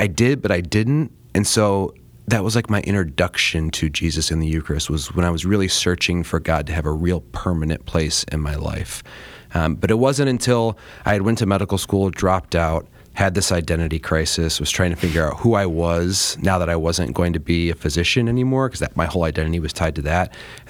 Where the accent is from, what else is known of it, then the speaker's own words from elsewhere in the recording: Allen Park, Michigan, United States; also born or lived in Tennessee / Plymouth; Sure. I was born and raised downriver, Allen Park. I was there for 18 years. Spent 4 or 5 years in Tennessee in the Knoxville and Johnson City area.